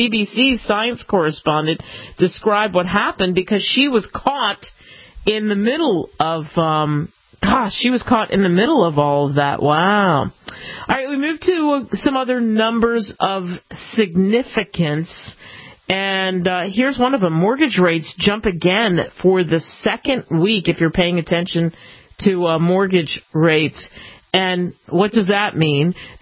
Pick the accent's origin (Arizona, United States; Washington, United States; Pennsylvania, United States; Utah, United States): Pennsylvania, United States; Philadelphia; I'm from Philly, and it's the Schuylkill River, and nobody can spell Schuylkill.